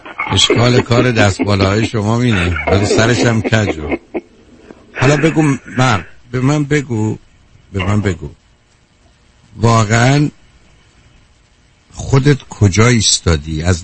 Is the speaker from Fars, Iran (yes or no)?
yes; Shiraz, Fars, Iran; یه مختصر آبرویی هم که ما شیرازی ها نداشتیم